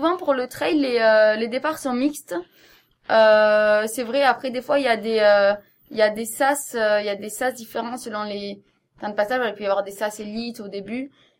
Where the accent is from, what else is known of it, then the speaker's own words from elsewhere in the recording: Montauban, Occitanie, France; moi je suis originaire de Montauban, donc c'était pas trop loin.